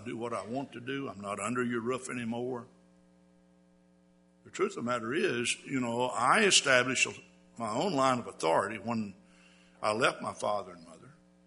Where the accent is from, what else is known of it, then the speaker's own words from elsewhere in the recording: Texas, United States; Well, I grew up in Texas, never been to the Alamo, and of course one thing that when you have Texas history, you hear a lot about the Alamo.